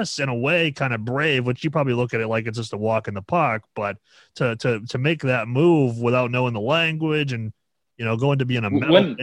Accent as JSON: {"language": "English", "country": "United States", "said": "I'm a guy from the States, you know."}